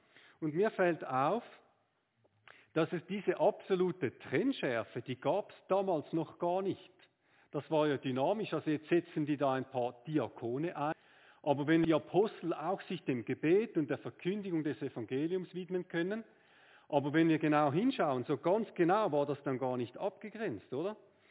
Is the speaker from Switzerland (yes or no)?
yes; Switzerland; Aber wir sind ja gut als Schweizer im Eishockey.